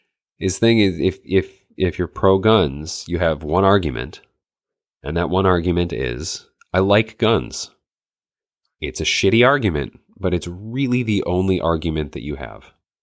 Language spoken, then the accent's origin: English; Michigan, United States; I grew up in the North Woods of Michigan. So people, it was hunting, like that's what you did.